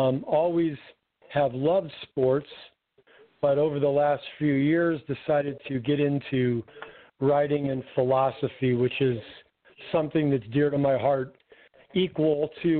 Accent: Copley, Ohio, United States; So growing up in Copley, it's about 30 or 45 minutes from Cleveland, and that's where I had relatives live.

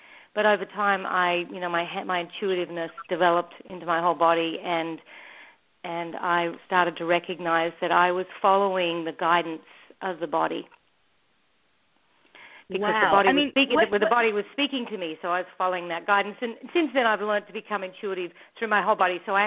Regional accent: New South Wales, Australia; accent: Australian; I grew up in way out in the country in New South Wales, Australia, on a property, a big property outside of, way out, not in the outback

